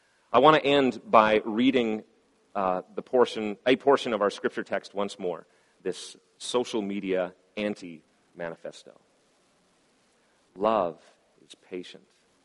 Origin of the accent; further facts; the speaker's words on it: Canada; found in large quantities in Labrador and Newfoundland within my home country of Canada